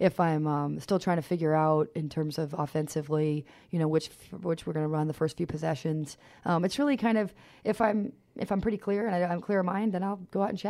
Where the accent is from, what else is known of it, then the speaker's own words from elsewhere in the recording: New Hampshire, United States; because I'm from New Hampshire